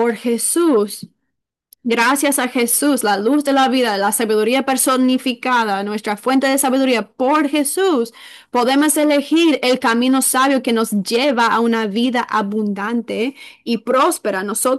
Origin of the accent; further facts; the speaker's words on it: Florida, United States; Yo soy de Florida, no sé si sabían, pero no tenemos montañas en Florida